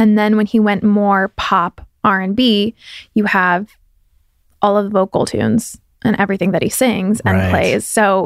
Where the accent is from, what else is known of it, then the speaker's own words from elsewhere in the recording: California, United States; I grew up in the Bay Area.